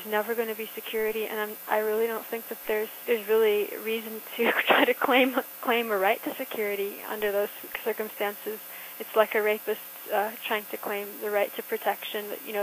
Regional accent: South Africa; I grew up in South Africa, and I really, you know, I was raised during a time when I was a teenager

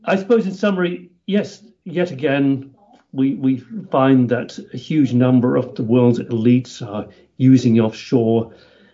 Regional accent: Jersey; now in United Kingdom; By way of background, I come from Jersey. I'm a Jerseyman, currently living near London in the Chiltern Hills.

